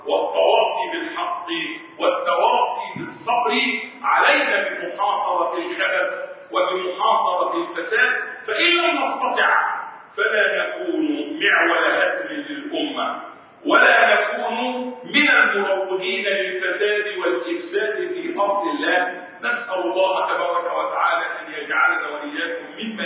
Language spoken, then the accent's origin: Arabic; Egypt; وحتى بلدنا مصر